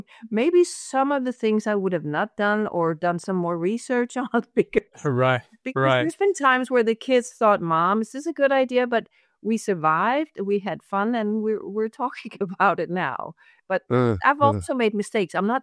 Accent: Copenhagen, Capital Region of Denmark, Denmark; English is a second language; Yeah, I am living in Denmark. I am born and live in Denmark, and I grew up in Copenhagen.

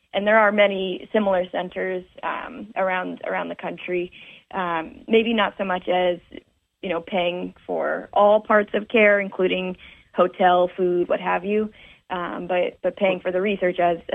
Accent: New Jersey, United States; I was born and raised actually in North Jersey, so about an hour outside

